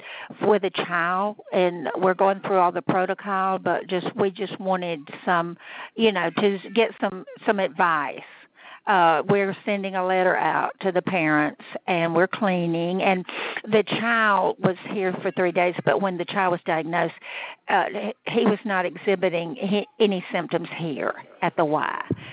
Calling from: Montgomery, Alabama, United States; I'm calling from the East YMCA in Montgomery.

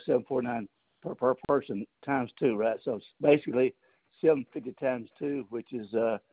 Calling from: Auburn, United States; I'm calling from Auburn.

